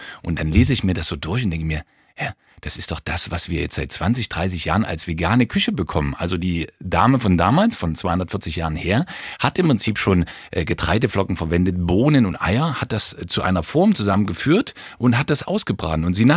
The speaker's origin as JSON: {"language": "German", "town": "Leipzig", "region": "Saxony", "country": "Germany", "tie": "born or raised there", "said": "Und ich bin gebürtiger Leipziger"}